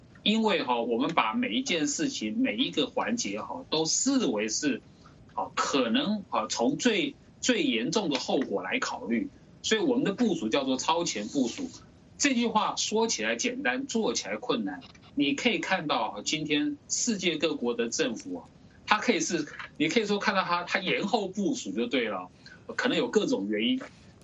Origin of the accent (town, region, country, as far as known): Taiwan